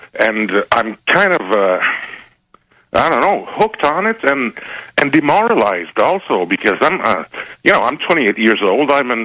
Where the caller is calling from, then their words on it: Montreal, Quebec, Canada; accent: French; English is a second language; from Montreal, Canada.